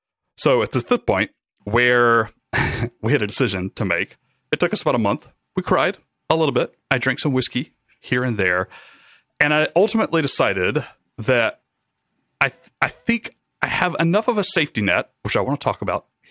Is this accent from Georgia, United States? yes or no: yes; Rome, Georgia, United States; I took a job with a startup back in my hometown, Rome, Georgia. I was living in Atlanta at the time